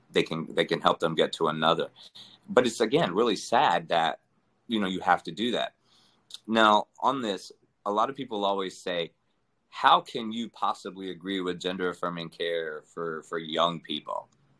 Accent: Deep South, United States; Growing up in the Deep South, you know, in a Southern Baptist family, I'd heard my whole life that I was going to hell.

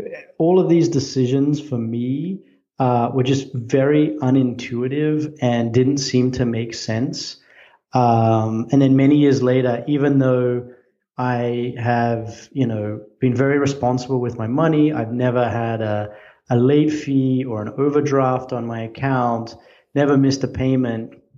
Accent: Australia; once I came here as a student, I'm Australian.

